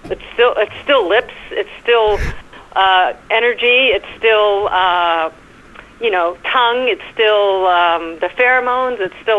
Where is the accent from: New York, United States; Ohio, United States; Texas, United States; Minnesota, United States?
New York, United States; accent: New York; You love my accent, my New York accent, my